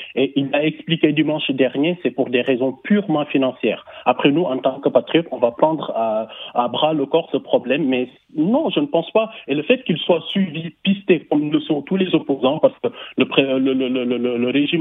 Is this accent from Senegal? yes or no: yes; Senegal; moi, en tant que Sénégalais, avant d'être quoi que ce soit d'autre, j'ai honte